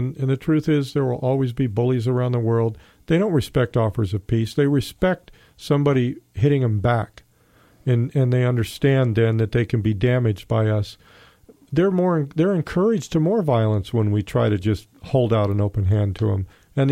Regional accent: Los Angeles, California, United States; Maybe because I grew up in South Central Los Angeles, maybe I understand people like that.

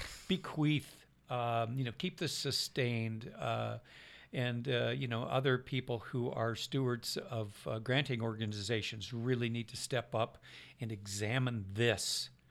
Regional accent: California, United States; And so it was difficult growing up in Shasta County, which was far more racist than it is now.

